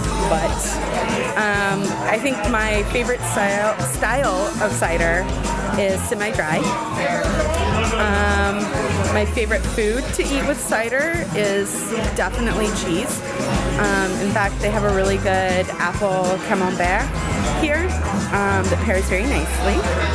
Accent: San Francisco, California, United States; I am from San Francisco, California.

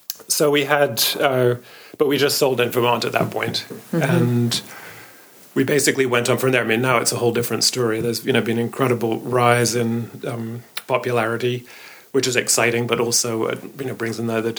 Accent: England, United Kingdom; And especially growing up in England, where cider always had alcohol in it

